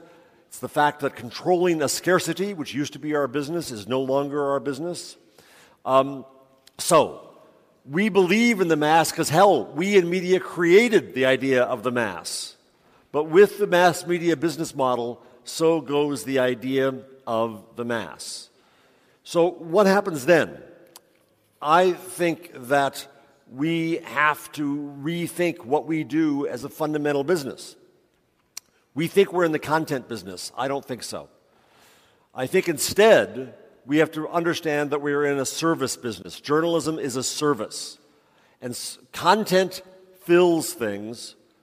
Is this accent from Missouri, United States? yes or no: no; New York, United States; It's very hard for me as a New Yorker